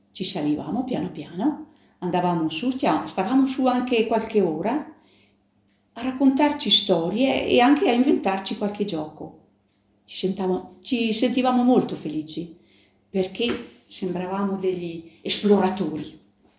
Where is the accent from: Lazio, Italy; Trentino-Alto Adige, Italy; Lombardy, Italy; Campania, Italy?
Trentino-Alto Adige, Italy; Stravino; se il lago di Cavedine, io sono di Stravino, se il lago di Cavedine fosse pieno di latte anziché d'acqua